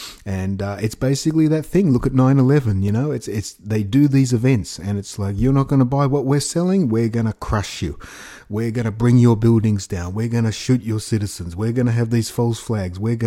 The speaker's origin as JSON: {"language": "English", "country": "Australia", "said": "We are the Australian people."}